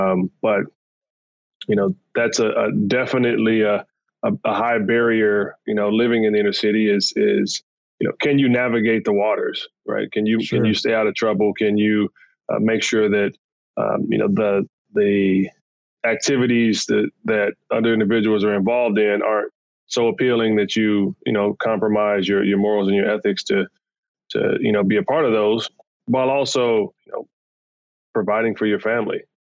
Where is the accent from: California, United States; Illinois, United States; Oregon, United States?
California, United States; Compton; We have a 75 unit affordable housing project we're working on in Compton, California, which is my hometown.